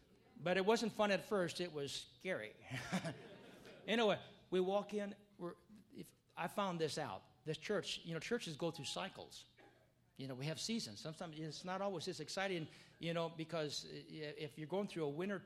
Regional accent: Wisconsin, United States; I came from Wisconsin. And I don't remember in the little town that I was from there was any Pentecostal churches in town. I mean, I was raised Lutheran.

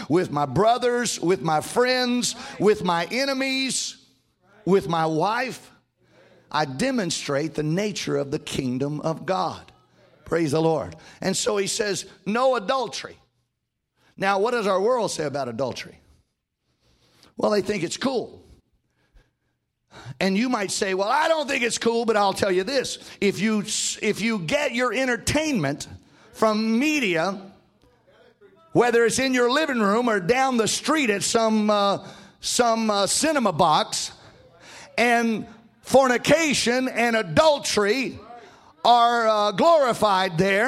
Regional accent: Louisiana, United States; But I was raised in South Louisiana, and my neighbor had an idol in her front yard

